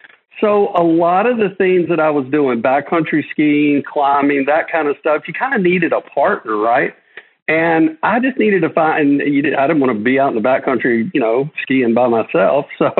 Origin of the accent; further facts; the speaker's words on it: Elkin, North Carolina, United States; born there; I was born in Western North Carolina. So in a small town called Elkin